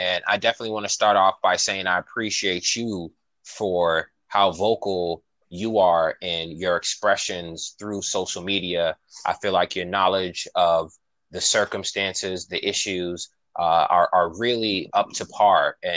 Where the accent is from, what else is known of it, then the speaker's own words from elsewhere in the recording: Boston, Massachusetts, United States; Yeah, I grew up in the Bury, right in Mission Hill, off of Parker Street. I spent some years on Hillside, French Terrace, all over.